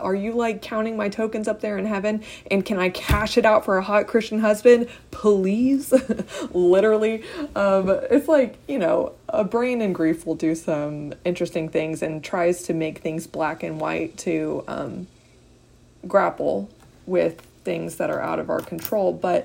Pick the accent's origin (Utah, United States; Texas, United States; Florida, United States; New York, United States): Texas, United States; Y'all, I'm from South Texas.